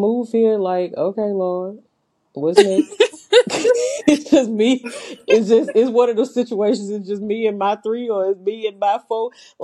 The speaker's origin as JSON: {"language": "English", "region": "Louisiana", "country": "United States", "lives_now": "Austin, United States", "said": "I'm from Louisiana, but we are both in Austin, Texas now."}